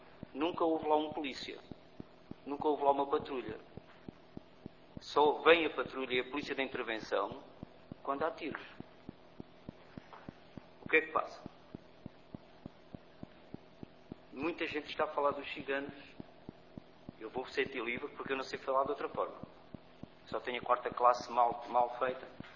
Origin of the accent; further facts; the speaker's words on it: Portugal; Lá diz cidadão português. Eu pensava que estava enganado, mas diz que sou português.